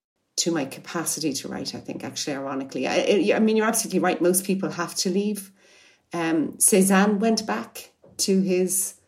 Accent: Enniskerry, County Wicklow, Ireland; So I am actually still in the same place where I grew up. I grew up in Enniskerry and I'm still here. Was a teenager here, desperate to get out because it was a very quiet, rural, really nothing on, kind of going on kind of place.

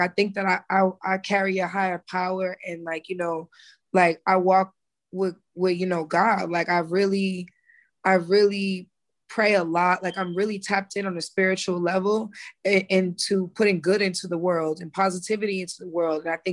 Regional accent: Boston, Massachusetts, United States; I'm coming from Boston, so we're already just number one. Like, we love our teams, we love our sports.

